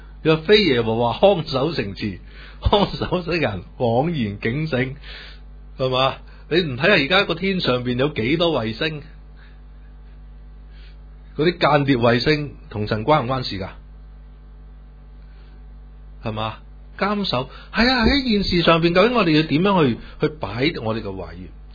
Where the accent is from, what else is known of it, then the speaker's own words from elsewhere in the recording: China; 就係我哋中國人最講嘛，唔靚嘛